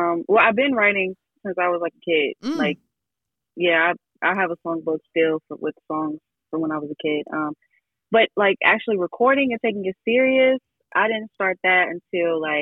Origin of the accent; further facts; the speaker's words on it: Lynchburg, Virginia, United States; also born or lived in Greensboro; I started off in the country area around Lynchburg, and then like, I wasn't really there for that long. And I spent a few years in Greensboro.